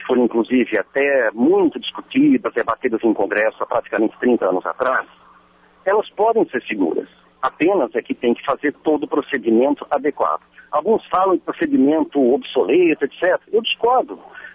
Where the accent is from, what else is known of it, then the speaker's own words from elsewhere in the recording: São Paulo, Brazil; eu agora analisando esse detalhe como paulista